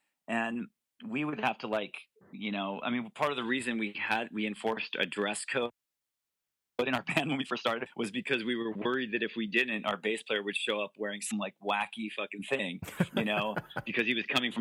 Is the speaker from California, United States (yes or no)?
yes; Santa Barbara, California, United States; it was like … growing up in Santa Barbara.